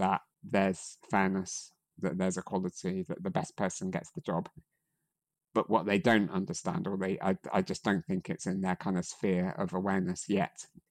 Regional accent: United Kingdom; first language English; And my privileges are that I grew up in the UK, where English is my first language, where I had access to free healthcare, access to free education.

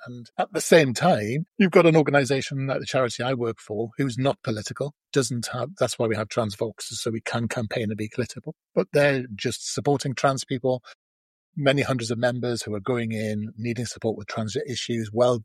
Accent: England, United Kingdom; I've never understood, because I'm from the North, I've never understood the concept of a bathroom

